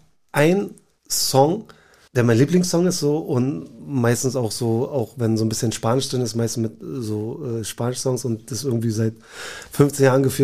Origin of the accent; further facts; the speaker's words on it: Berlin, Germany; weil ich identifiziere mich als Berliner, ich bin hier geboren, aufgewachsen.